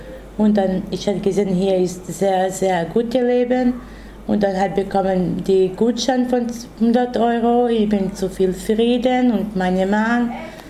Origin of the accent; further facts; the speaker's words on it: Serbia; German is a second language; also born or lived in Kosovo; Ich komme aus Serbien. Ich habe geboren im Kosovo und wir hatten Krieg.